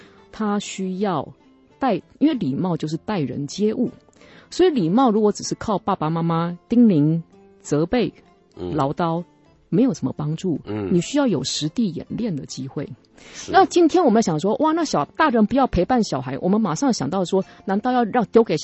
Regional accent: Taiwan; 那我是本省人

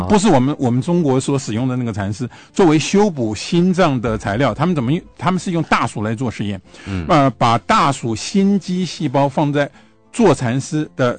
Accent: Taiwan; 我们台湾人到中国大陆去旅游的人，也是越来越多嘛。

